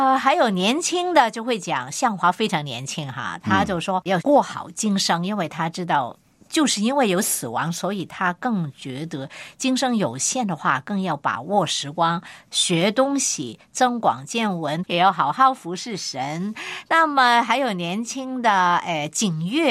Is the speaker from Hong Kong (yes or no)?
yes; Hong Kong; 还有我们香港人呢